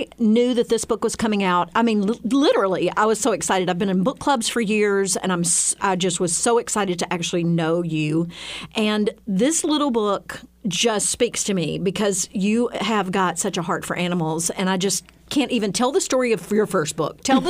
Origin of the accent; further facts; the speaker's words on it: Mississippi, United States; You know, I'm from Mississippi, too.